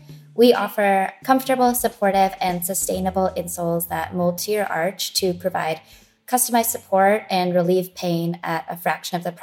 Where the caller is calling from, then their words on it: New York City, New York, United States; I'm calling in from New York City.